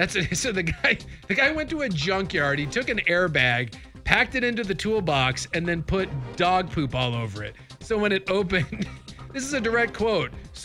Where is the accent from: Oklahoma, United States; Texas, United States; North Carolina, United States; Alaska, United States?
Alaska, United States; Anchorage; born there; By the way, this was the year I was born in Anchorage.